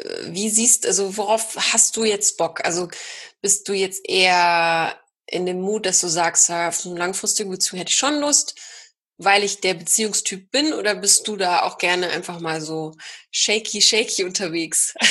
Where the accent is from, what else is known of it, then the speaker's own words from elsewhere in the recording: North Rhine-Westphalia, Germany; Ich komme ja eigentlich aus NRW